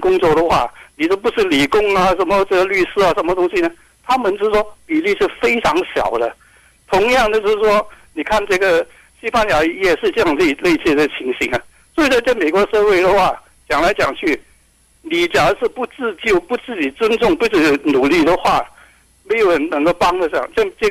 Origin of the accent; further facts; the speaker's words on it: China; 就是说我们中国人就往往看事情呢，看到是比较很这个情绪化这个东西